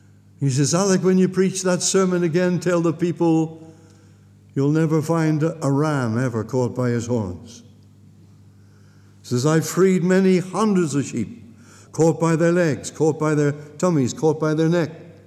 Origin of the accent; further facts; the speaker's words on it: South West England, United Kingdom; moved away as an adult; now in Lancashire, United Kingdom; the hills of Lancashire, where I live. I don't belong up there. I come from Devon. I'm a West Country man, but I've lived in the north of England now nearly 40 years.